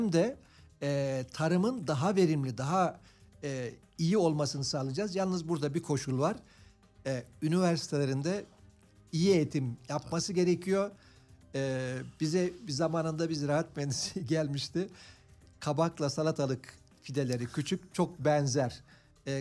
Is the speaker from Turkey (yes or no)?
yes; Antalya, Turkey; ben de Antalyalıyım ve özellikle sera üretiminde olan bir bölge.